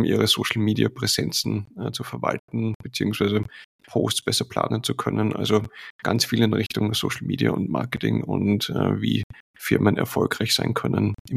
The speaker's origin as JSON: {"language": "German", "region": "Vienna", "country": "Austria", "said": "ich komme aus Wien, bin seit einer Ewigkeit in Social Media und in IT-Firmen tätig."}